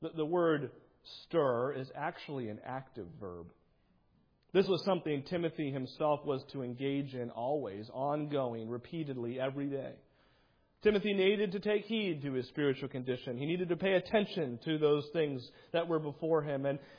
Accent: New England, United States; now in Florida, United States; We don't do this as much in Florida, but where I grew up in New England, and I know others grew up in some colder weather states, we heated our house with a wood stove.

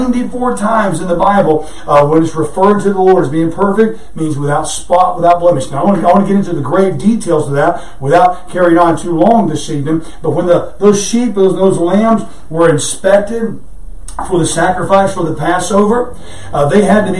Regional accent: Florida, United States; I grew up in Florida, guys, and the blazing heat down there.

